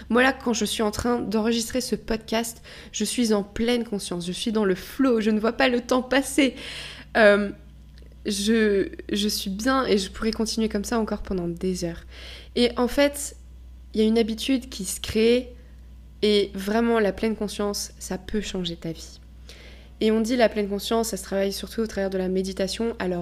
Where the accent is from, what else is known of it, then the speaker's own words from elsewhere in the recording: Brittany, France; Moi, quand je rentre chez moi en Bretagne et que je vais sur la côte sauvage